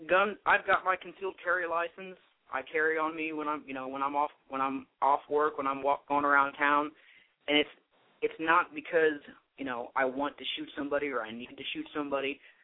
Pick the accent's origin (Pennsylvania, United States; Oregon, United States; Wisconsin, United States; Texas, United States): Texas, United States; Yeah, well, I'm from Texas. I love guns. I grew up shooting. I've been in the Army 8 years, but every one of my guns has a purpose.